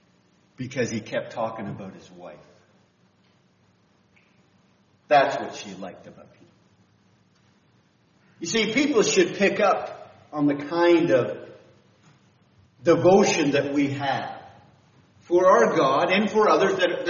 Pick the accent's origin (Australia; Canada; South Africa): Canada; Northern Canada; now in St. Louis, United States; It's kind of in my blood. I'm from the North Canada, so I still play hockey.